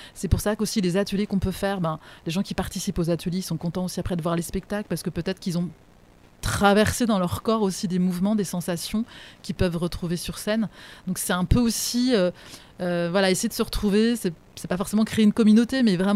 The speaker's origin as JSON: {"language": "French", "region": "Île-de-France", "country": "France", "said": "Alors moi, je viens plutôt de l'Île-de-France."}